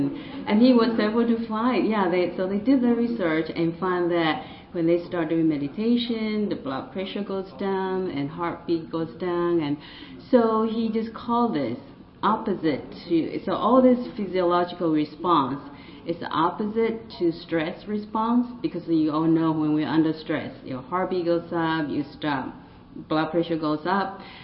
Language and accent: English; Taiwan; because I'm from Taiwan and I had some issue about I have Bell's palsy